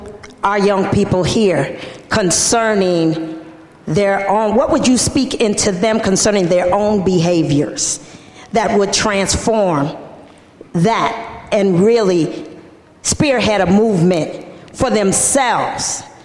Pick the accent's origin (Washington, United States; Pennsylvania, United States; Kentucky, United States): Washington, United States; We come from Kitsap County.